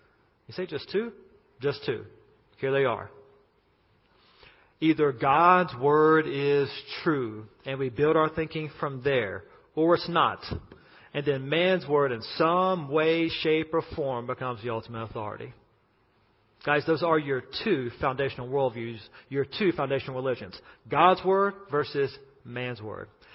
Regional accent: United States; And really, for my home country, the fact that's happening in America is astounding because we're probably the most Christianized nation ever.

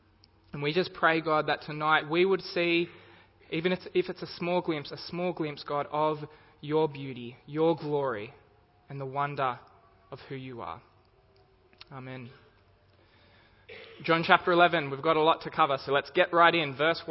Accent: Campbelltown, New South Wales, Australia; We grew up in Campbelltown, so that had happened a lot back there

